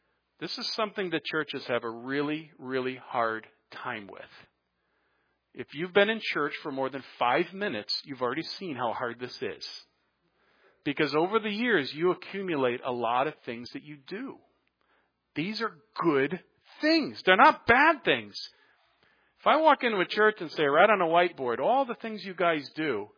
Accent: Hartford, Connecticut, United States; also born or lived in South Carolina; by the way, I'm from Hartford, Connecticut, graduated East of Connecticut. Since I've mentioned this, I'll give you the bio. I lived in South Carolina for 17 years and came back to Connecticut 8 years ago.

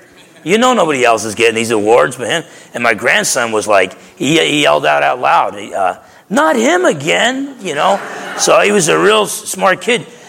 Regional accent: New Jersey, United States; But I was just a fool growing up in New Jersey. You either had to be tough or you had to talk tough.

